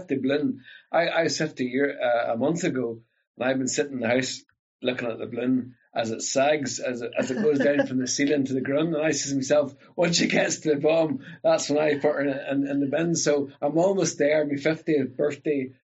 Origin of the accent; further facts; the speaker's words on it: Ballyoglach, Northern Ireland, United Kingdom; I was born and reared in Ballyoglach. My parents are from Derry